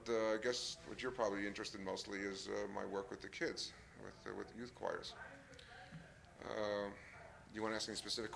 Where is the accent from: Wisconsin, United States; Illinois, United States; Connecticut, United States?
Connecticut, United States; Hartford; Okay. I come from Hartford, Connecticut.